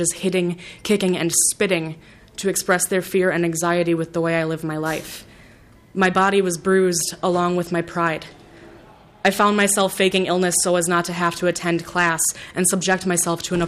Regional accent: Minnesota, United States; I speak to you today not only as a Minnesotan

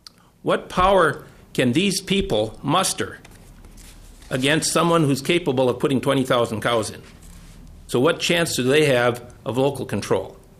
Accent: Minnesota, United States; I'm from Todd County, Senator Inglewood's district.

